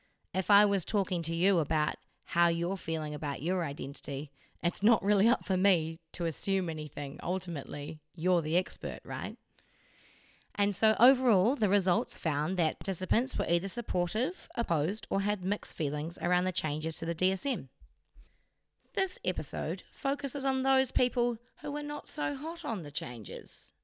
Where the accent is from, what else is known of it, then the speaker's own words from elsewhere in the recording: New Zealand; in case you haven't heard from my accent, I'm also from New Zealand.